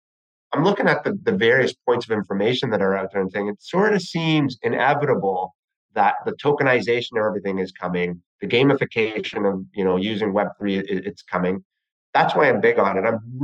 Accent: Canada; and I could be wrong, I'm Canadian

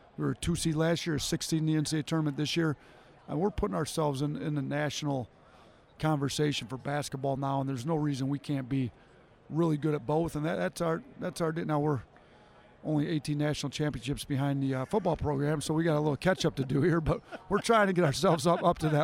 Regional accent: Wisconsin, United States; also born or lived in Detroit; you know, I grew up in Wisconsin, but I feel like I really made my name in coaching in Detroit at Romulus.

